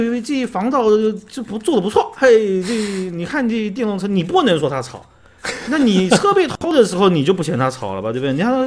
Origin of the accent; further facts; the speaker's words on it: Taiwan; 那我们是台湾人嘛，对不对？